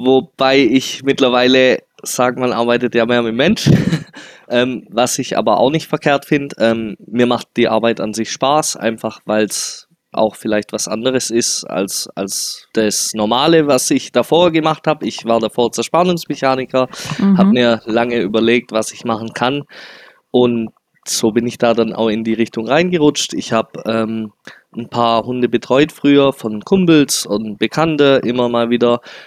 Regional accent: Öhringen, Baden-Württemberg, Germany; ich komme aus Öhringen

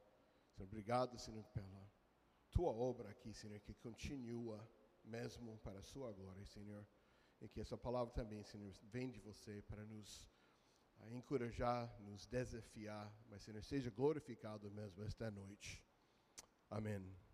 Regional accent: United States; Portuguese is a second language; moved away as an adult; now in Brazil; Mas sou americano, né? Vocês vão perceber pelo sotaque, não é de São Paulo, nem de Pará, nem de Paraná. É dos Estados Unidos mesmo. Sou gringo, estou no Brasil desde 1997

